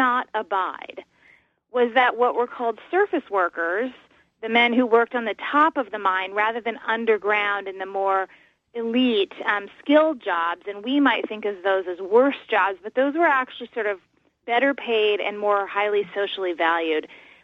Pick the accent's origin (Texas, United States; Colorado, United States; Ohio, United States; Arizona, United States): Arizona, United States; Tempe; Arizona State University, which is actually in my hometown of Tempe, Arizona.